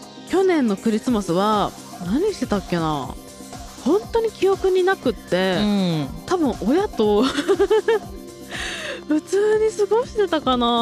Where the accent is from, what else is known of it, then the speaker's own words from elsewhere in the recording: Mutsu, Aomori, Japan; 青森だよ。